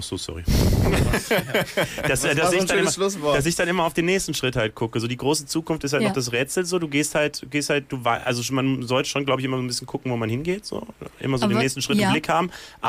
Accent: Cologne, North Rhine-Westphalia, Germany; als Kölner oder als Rheinländer, es hätte noch immer Jote Jange.

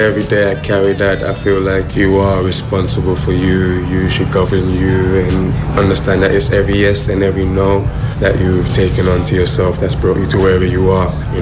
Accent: Jamaica; Music for me, growing up in Jamaica, is kind of like your birthright, I think, to be a part of music.

